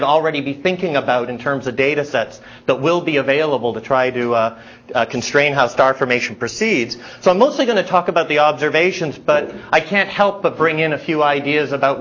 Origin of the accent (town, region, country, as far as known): Canada